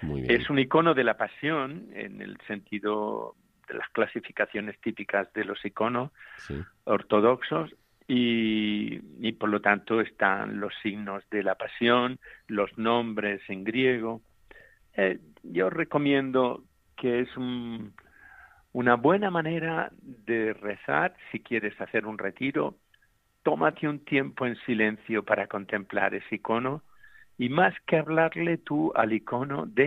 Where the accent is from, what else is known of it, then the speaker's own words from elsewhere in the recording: Almería, Andalusia, Spain; Sí, bueno, pero yo soy de Almería y en Almería está ya hace tiempo que funciona muy bien la producción hortícola